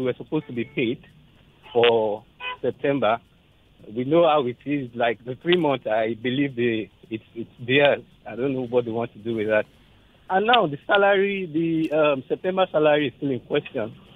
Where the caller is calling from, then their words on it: Ajah, Lagos, Nigeria; I'm calling from Ajah.